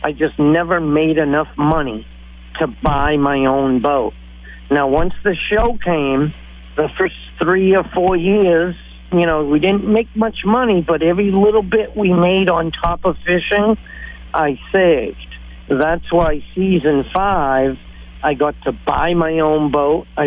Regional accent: Marshfield, Massachusetts, United States; I mean, you know, I come from Marshfield. That's where I'm from. I'm from the South Shore, so I'm familiar where you're at.

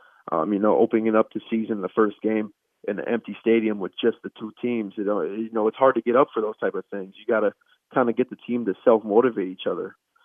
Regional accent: Wisconsin, United States; I want to win for my home state, and my friends or family are here. So bringing a national championship here to Wisconsin is more meaningful to me than it would be for an out-of-state guy.

